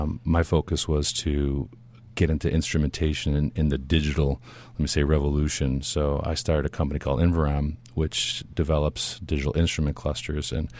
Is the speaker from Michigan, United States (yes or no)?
yes; Detroit, Michigan, United States; I grew up in Detroit, and I had a tier one automotive company called Expert Automotive